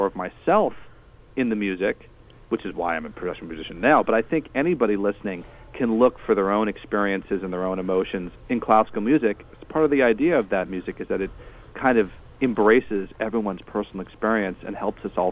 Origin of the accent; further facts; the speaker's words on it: Boston, Massachusetts, United States; I grew up in Boston, and they had a youth symphony series.